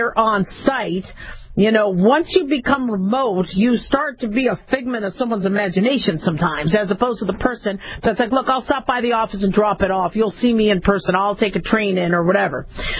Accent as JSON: {"language": "English", "region": "California", "country": "United States", "lives_now": "Las Vegas, United States", "said": "And to me, I was from California, so that doesn't bother me."}